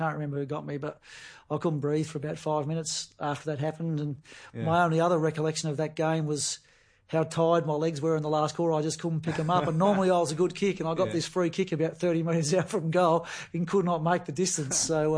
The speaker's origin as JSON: {"language": "English", "town": "Queenstown", "region": "Tasmania", "country": "Australia", "tie": "born or raised there", "moved": "as an adult", "said": "Yes, I lived in Tassie until I was. I think I was about 36 maybe when I moved over. Born and bred in Queenstown on the west coast of Tasmania."}